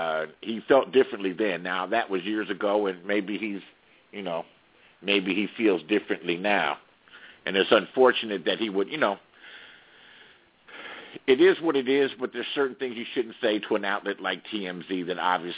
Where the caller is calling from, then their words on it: California, United States; I'm calling from California.